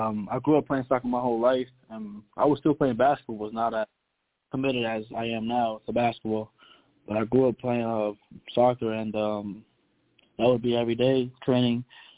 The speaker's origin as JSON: {"language": "English", "town": "New York City", "region": "New York", "country": "United States", "tie": "born there", "said": "Yes, I was born in New York."}